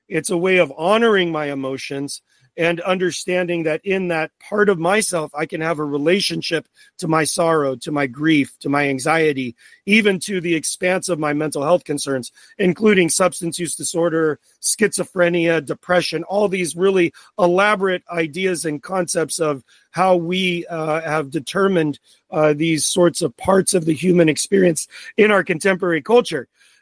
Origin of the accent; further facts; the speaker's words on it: Portland, Oregon, United States; born there; now in Phoenix, United States; I was born in Portland, Oregon, the ancestral land of the Multnomah, Clackamas, and Willamette. Although I currently reside in the ancestral land of the Akmal, Atam, the Peeposh, and the Hohokam in Phoenix, Arizona.